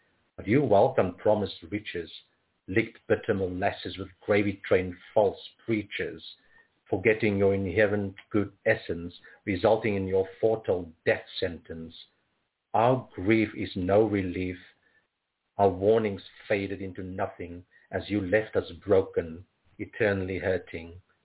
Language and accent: English; Cape Town, Western Cape, South Africa; I'm originally from Cape Town, born in South Africa.